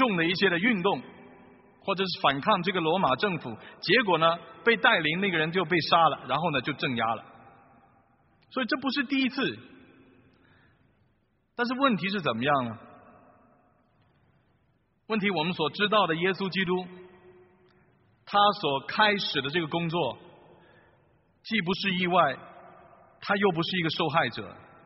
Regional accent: China; 是我们中国人也能够了解的

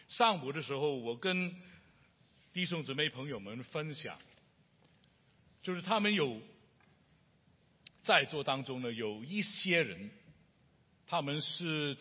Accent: Hong Kong; 我是香港人

